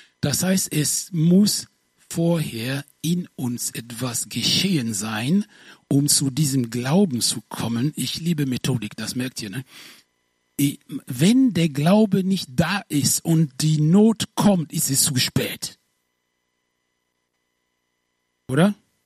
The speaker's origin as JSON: {"language": "German", "country": "Côte d’Ivoire", "tie": "born or raised there", "said": "Ich war, als ich in der 4. Klasse war, in meiner Heimat, in der Elfenbeinküste"}